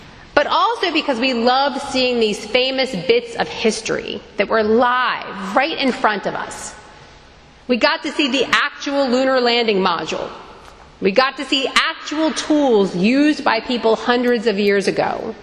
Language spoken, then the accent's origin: English; Baltimore, Maryland, United States; So I grew up in Baltimore, which meant that our family usually at least once a summer trekked down to D.C. to see the sights.